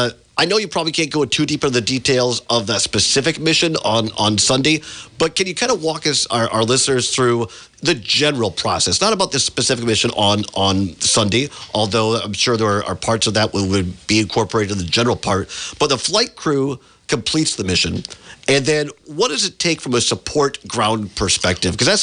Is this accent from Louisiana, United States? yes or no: no; Richland Center, Wisconsin, United States; I grew up in Richland Center, so our family farm was up on top of a ridge.